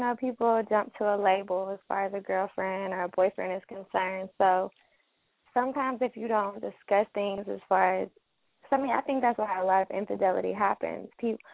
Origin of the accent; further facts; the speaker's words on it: the South, United States; I'm from the South, and I'm 27.